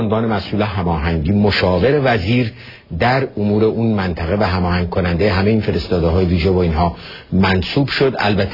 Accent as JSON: {"language": "Persian", "country": "Iran", "said": "ایرانی ها من هم به عنوان یک ایرانی بسیار حساسند"}